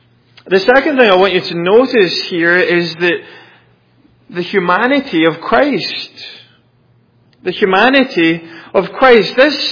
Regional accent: Scotland, United Kingdom; bear in mind I'm Scottish

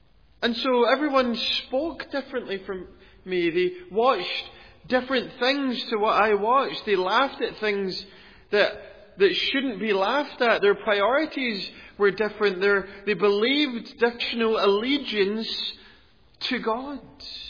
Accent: Scotland, United Kingdom; growing up in Scotland

